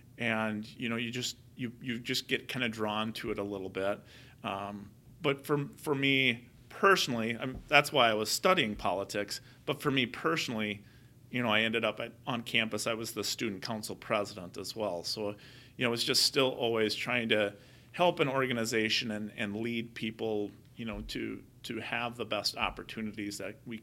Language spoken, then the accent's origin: English; Butterfield, United States; So growing up in Butterfield, a population around 500